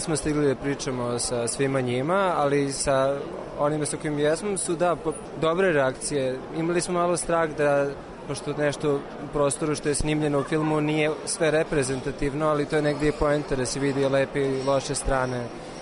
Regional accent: Belgrade, Serbia; to je prostor koji je, mislim, svima nama jako značajan, koji smo odrasli u Beogradu

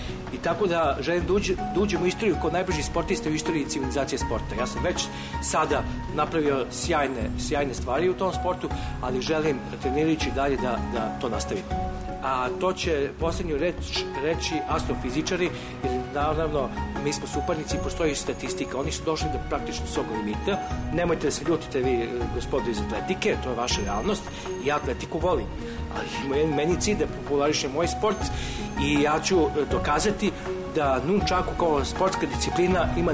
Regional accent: Belgrade, Serbia; ja sam živio na Karaburmi

